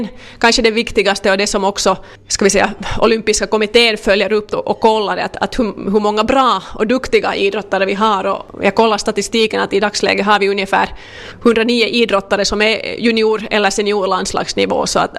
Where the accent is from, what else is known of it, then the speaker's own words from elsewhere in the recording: Vaasa, Ostrobothnia, Finland; eftersom jag är hemma från Vasa så har jag förstås under de åren också som jag inte bott här så följt med hur det går för idrottare härifrån